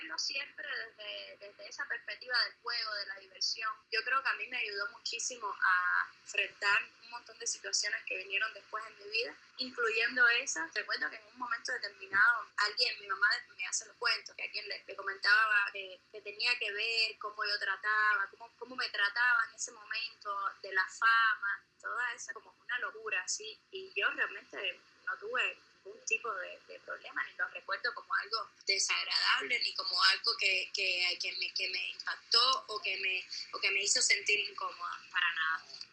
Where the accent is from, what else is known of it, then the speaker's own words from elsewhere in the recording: Guanabacoa, Havana, Cuba; yo vivía cuando era niña en Guanabacoa, y eso es un lugar, para los que no conocen, es alejado un poquito de lo que es el centro de la ciudad